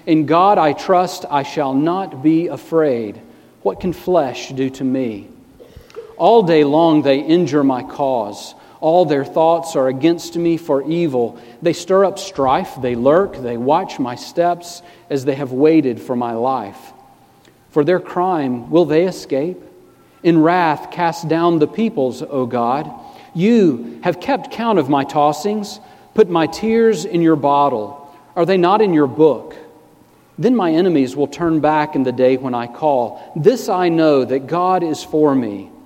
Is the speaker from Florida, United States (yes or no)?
no; Ozark, Alabama, United States; I grew up in a small town in southeast Alabama. Ozark is the name of the city there.